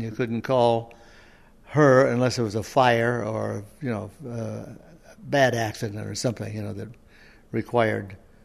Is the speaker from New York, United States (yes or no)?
no; Wall Lake, Iowa, United States; born there; You know, I was born in Wall Lake, Iowa, which is at that time 749 people.